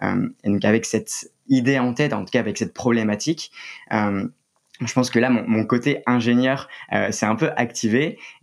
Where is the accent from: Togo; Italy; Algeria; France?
France; Lille, Hauts-de-France; moi, j'ai grandi à Lille. Je commence toujours par ça parce que j'en suis plutôt fier.